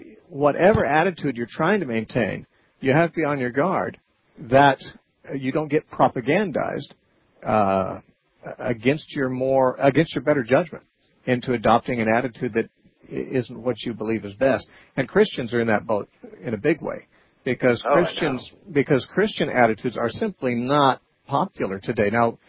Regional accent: California, United States; I grew up there too.

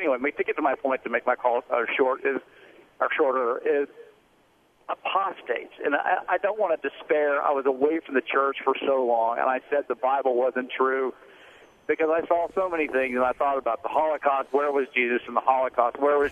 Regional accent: New Orleans, Louisiana, United States; And I grew up in New Orleans, and I was just an absolutely terrible sinner for years and years.

